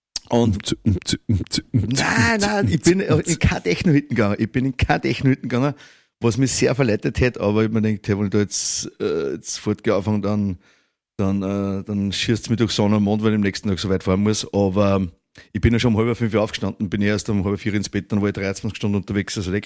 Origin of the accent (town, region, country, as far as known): Austria